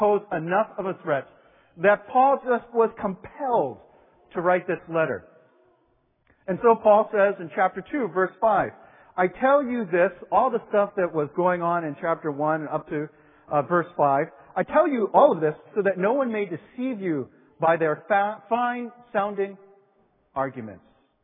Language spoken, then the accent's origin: English; New York City, New York, United States; born there; I mean, I moved 8 times growing up. I was born in New York City, but I don't think of myself as a New Yorker.